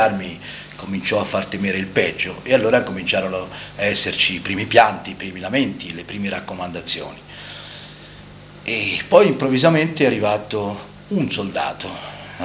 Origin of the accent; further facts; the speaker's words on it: Tuscany, Italy; accent: Versilian; parlavano il nostro accento versiliese